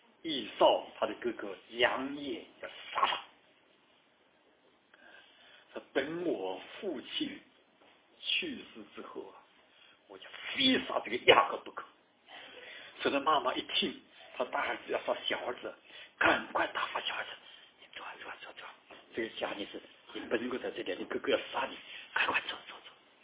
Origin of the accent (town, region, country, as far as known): China; born or raised there; also born or lived in Taiwan / Canada; now in United States